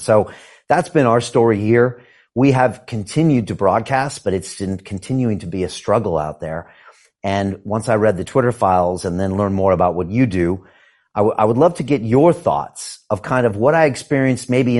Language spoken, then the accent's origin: English; United States; because I grew up in America and this felt like a fundamental right that was being taken away from me.